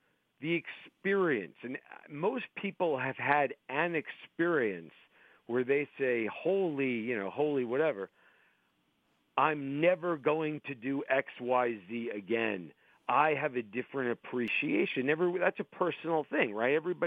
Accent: New York, United States; I grew up in New York, so I have the background with the Mets and the Yankees. I grew up a diehard Mets fan.

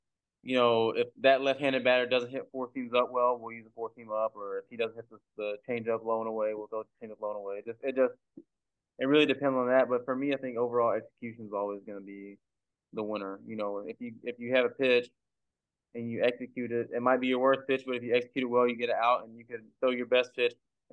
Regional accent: Beaumont, Texas, United States; born or raised there

